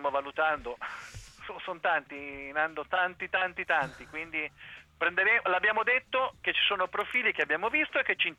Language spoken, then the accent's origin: Italian; Ancona, Marche, Italy; io sono d'Ancona, non è che sono... di Ascoli o di qualche altra parte